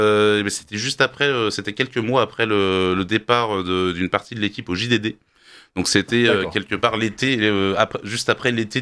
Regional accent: Carpentras, Provence-Alpes-Côte d'Azur, France; also born or lived in Versailles / Saint-Amand-Montrond; Je suis né à Saint-Amand-Montrond. J'ai grandi essentiellement entre Carpentras et Versailles.

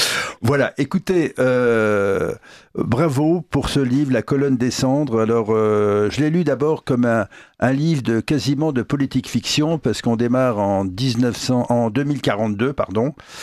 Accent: Aix-en-Provence, Provence-Alpes-Côte d'Azur, France; je suis d'Aix-en-Provence et j'ai commencé ma carrière d'éditeur

